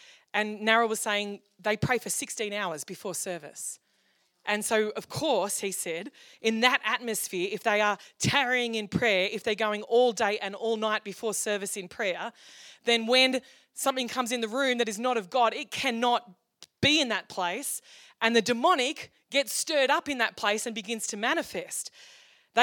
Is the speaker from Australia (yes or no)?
yes; Australia; as an Australian, I pray for something.